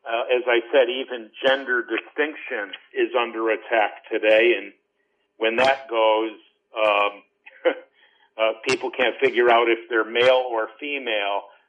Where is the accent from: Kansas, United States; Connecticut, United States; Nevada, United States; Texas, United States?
Connecticut, United States; I then went off to Bible college in Minnesota. I'm originally from Connecticut.